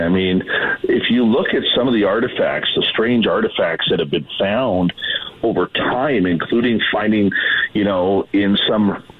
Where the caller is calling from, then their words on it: British Columbia, Canada; I am in the westernmost province, British Columbia, about, 3,500 miles from you, Walter. And I am in a beautiful area called the Cariboo Region